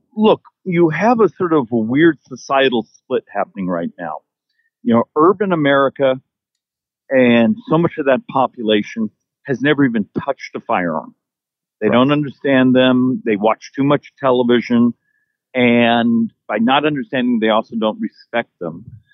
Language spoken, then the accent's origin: English; Arizona, United States; I grew up here in Arizona, you know, a family. It was just sort of very much in the outdoors.